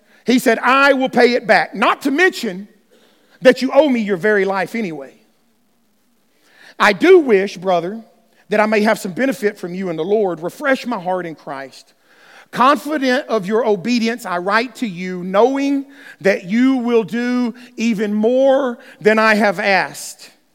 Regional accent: Alabama, United States; Okay, depending on where you're from, I'm from Alabama. No, it's Philemon. P-H-I-L spells Phil, where I'm from.

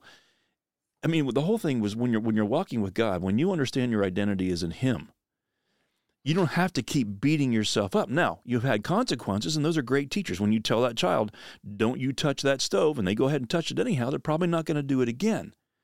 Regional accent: Pennsylvania, United States; And, you know, I grew up in the East Coast, you know, in Pennsylvania, and it was deer hunting there.

